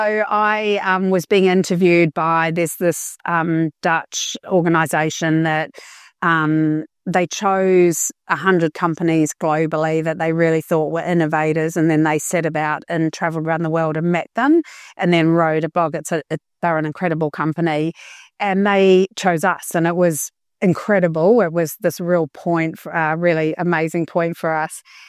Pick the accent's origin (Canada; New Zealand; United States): New Zealand; because I'm a Kiwi, so that's what comes out of my mouth. I blame my heritage